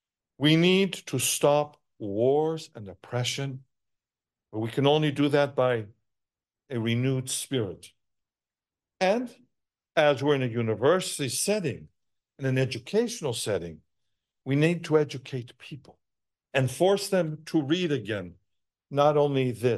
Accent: the South, United States; I'm from the South, and we know those hymns and those spirituals.

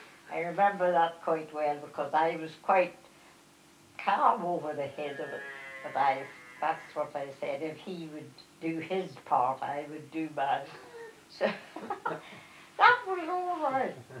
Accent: Ireland; I said, "I'm Irish, and I'll do it again."

